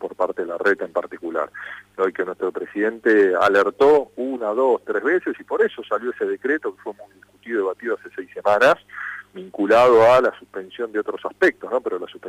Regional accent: Argentina

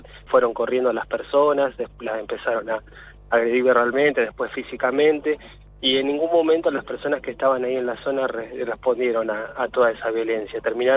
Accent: San Carlos de Bariloche, Río Negro, Argentina; now in El Bolsón, Argentina; Yo mismo soy de San Carlos de Bariloche, nacido en San Carlos de Bariloche, y en estos momentos he elegido Bolsón para vivir

